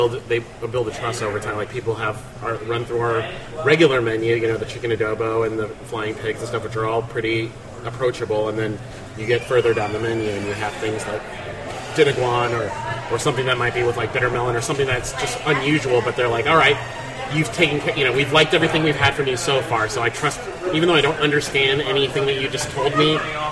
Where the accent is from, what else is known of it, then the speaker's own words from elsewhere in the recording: Midwest, United States; I'm Filipino, but I'm also from the Midwest. And I grew up with, you know, Philippine food, but I also grew up with, like, Midwestern, you know, diners